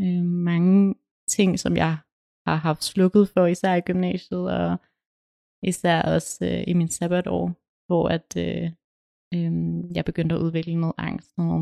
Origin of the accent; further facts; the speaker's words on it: Skive, Central Denmark Region, Denmark; now in Aarhus, Denmark; jeg er opvokset i Skive, og jeg er gået på Skive Gymnasium